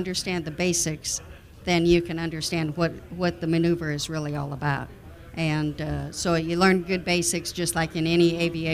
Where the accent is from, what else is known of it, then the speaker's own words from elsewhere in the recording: Omaha, Nebraska, United States; now in La Porte, United States; Well, I live in La Porte, Texas, originally from Omaha, Nebraska, but I've been in Texas for so many years now that I think it's wearing on me.